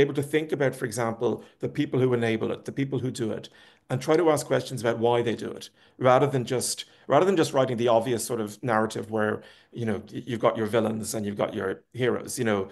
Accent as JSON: {"language": "English", "country": "Ireland", "tie": "born or raised there", "said": "Well, I grew up in Ireland in the 70s and 80s."}